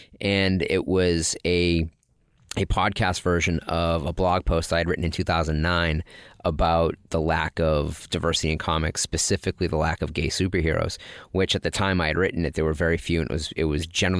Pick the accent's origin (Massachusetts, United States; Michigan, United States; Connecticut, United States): Massachusetts, United States; I don't know if it's because I came from the Northeast.